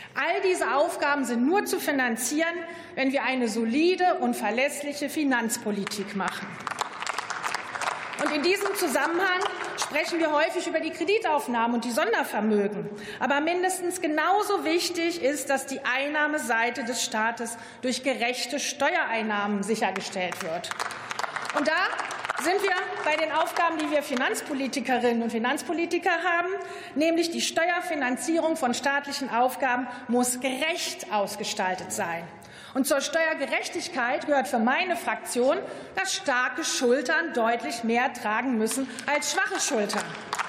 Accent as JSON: {"language": "German", "region": "Harz", "country": "Germany", "said": "Ich komme aus dem Harz, das ist ein Wahlkreis, in dem es sehr energieintensive Industrie gibt."}